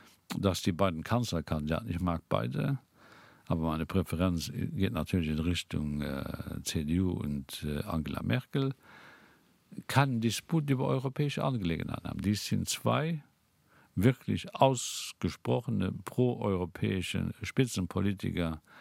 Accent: Luxembourg; Ich bin als Luxemburger überhaupt nicht damit einverstanden

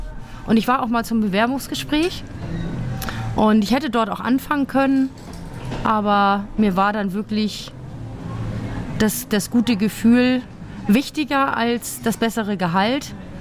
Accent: Schleswig-Holstein, Germany; Ich persönlich mag meine Heimat sehr gerne und würde das als große Herausforderung sehen, in einer Großstadt zu leben. Von der Tendenz her, ich fühle mich sehr, sehr wohl hier in Dithmarschen

